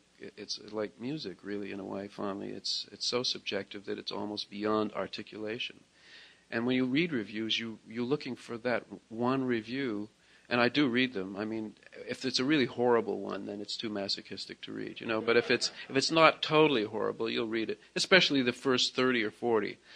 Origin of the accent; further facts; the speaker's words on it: Toronto, Ontario, Canada; where I lived, where I grew up in Toronto, there was a big Italian population because it was a sort of an immigrant section of town.